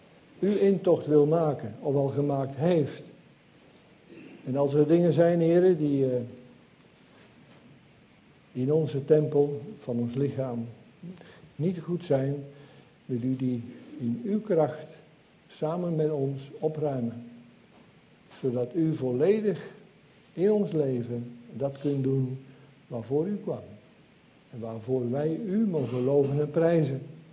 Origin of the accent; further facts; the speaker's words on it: Gelderland, Netherlands; Ik kom zelf uit de Betuwe